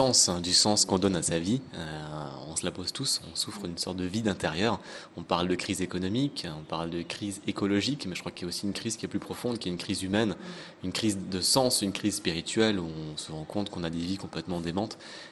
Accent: France; ce qu'on connaît chez nous en France

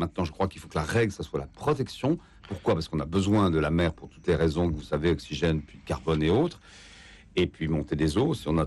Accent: France; Bon, nous, on est évidemment parfaits, parce qu'on est français

